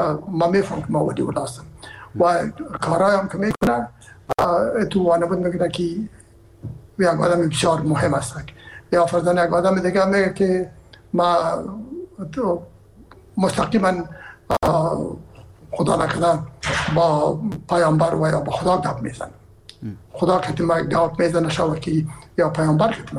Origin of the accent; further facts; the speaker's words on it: Herat, Afghanistan; من که اصلا از هرات هستم و پدر مادر من هرات هستن